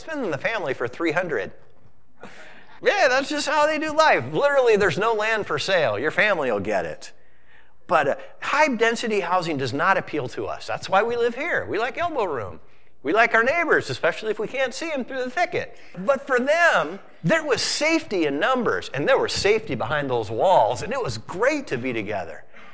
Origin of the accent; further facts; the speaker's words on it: Washington, United States; Well, as a kid, I was used to had to ask, I'm from Washington State.